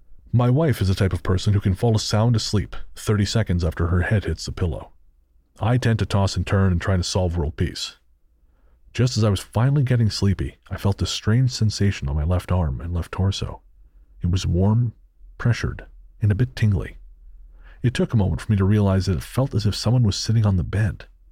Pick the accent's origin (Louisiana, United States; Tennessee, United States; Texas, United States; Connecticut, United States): Tennessee, United States; But I grew up in Northeast Tennessee.